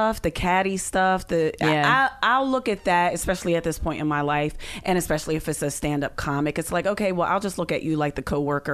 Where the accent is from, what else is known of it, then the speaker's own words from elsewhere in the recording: Pittsburgh, Pennsylvania, United States; She lived in Ohio. I'm from Pittsburgh.